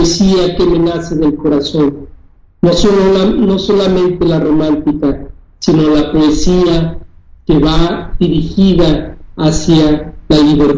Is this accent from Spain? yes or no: no; Ciudad Juárez, Chihuahua, Mexico; otro México, otro diferente, como el que yo conocí de niño, en que viviendo en Ciudad Juárez, Chihuahua, podía irme a los 10 años de edad